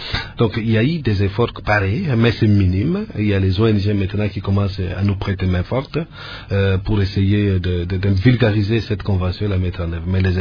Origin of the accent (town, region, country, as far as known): DR Congo